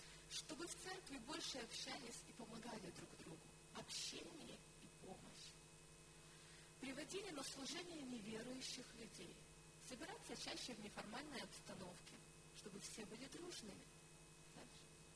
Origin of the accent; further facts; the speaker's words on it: Novohrad-Volynskyi, Zhytomyr Oblast, Ukraine; я сама из Новгорода Волынского